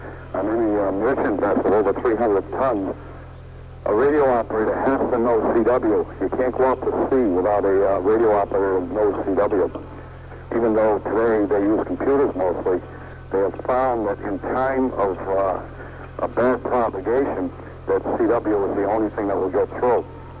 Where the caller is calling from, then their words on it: Franklin, Massachusetts, United States; I'm calling from outside of Boston, Massachusetts, in a small town called Franklin.